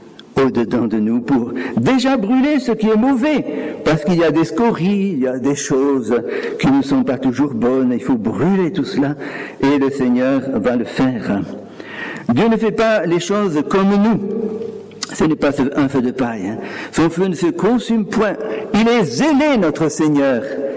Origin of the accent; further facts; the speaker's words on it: Auvergne-Rhône-Alpes, France; Moi, je suis de l'Ardèche à l'origine.